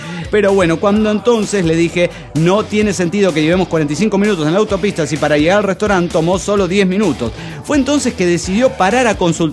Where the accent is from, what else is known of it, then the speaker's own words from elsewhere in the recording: Panama; de Panamá.